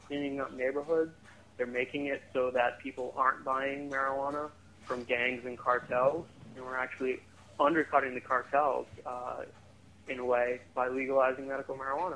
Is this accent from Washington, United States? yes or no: no; Rhode Island, United States; My personal perspective, as I mentioned before, I'm from Rhode Island, and I was involved in an effort to pass a medical marijuana bill there.